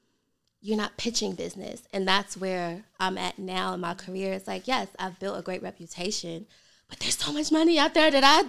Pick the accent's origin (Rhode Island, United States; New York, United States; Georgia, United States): New York, United States; Brooklyn; So I'm from Brooklyn, from New York, so...